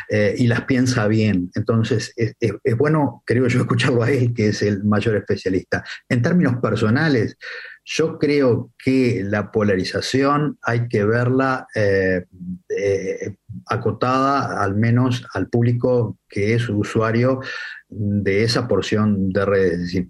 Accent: Uruguay; hay una matriz de cultura política en Uruguay que uno, la primera referencia que tiene, que casi la escucha desde la escuela

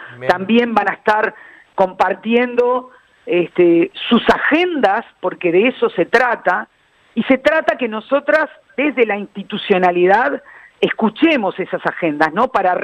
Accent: Montevideo, Uruguay; pero sí como montevideanos y montevideanas

